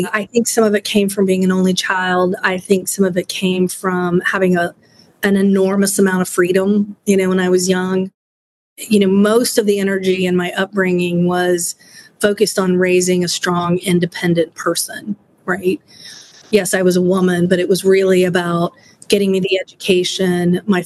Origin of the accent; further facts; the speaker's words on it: Norman, Oklahoma, United States; also born or lived in Texas; I was born in Texas. I grew up in Norman, Oklahoma, which is where the University of Oklahoma is.